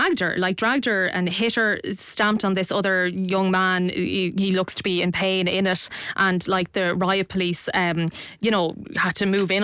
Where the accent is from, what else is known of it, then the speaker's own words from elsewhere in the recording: Kildare, Ireland; since I'm from Kildare.